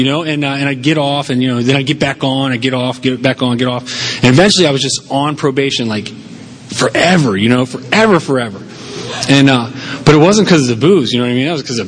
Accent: Rockville, Maryland, United States; I was brought up in Rockville, Maryland.

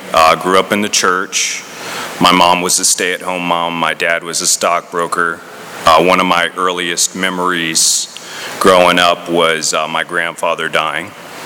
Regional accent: Crystal River, Florida, United States; also born or lived in Tampa; I guess I was born here in Tampa. I grew up in Crystal River, Florida.

